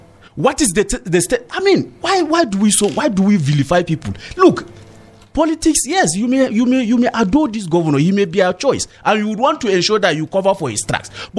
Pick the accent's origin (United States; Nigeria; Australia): Nigeria; Plateau; I will benefit because I am from Plateau State.